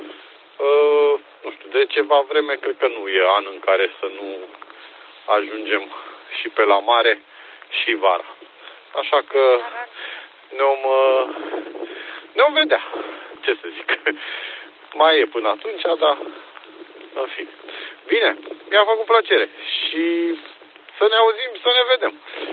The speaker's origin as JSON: {"language": "Romanian", "town": "Pitești", "region": "Argeș", "country": "Romania", "said": "Păi, din Pitești. Eu sunt din Pitești."}